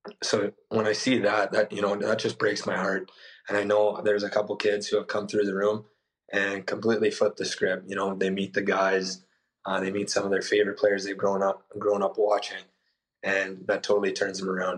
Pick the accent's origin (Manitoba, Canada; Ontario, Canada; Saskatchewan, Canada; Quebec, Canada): Saskatchewan, Canada; also born or lived in Calgary; being a minority in the prairies in Saskatchewan and then in Calgary, it wasn't easy growing up.